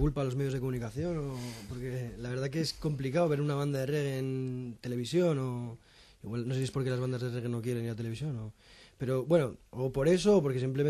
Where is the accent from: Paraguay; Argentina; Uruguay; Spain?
Spain; Vitoria-Gasteiz, Basque Country; now in Barcelona, Spain; somos de Gasteiz, Ander, Egoitz y yo, Johnny es de al lado de Barcelona, y hace 10 años pues nos fuimos para Barcelona.